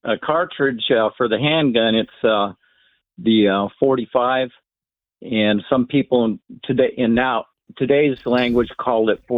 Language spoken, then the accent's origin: English; Hooks, Texas, United States; I'm from Hooks, Texas. It's on 30 in Bowie County, northeast Texas, about 13 miles from Texarkana.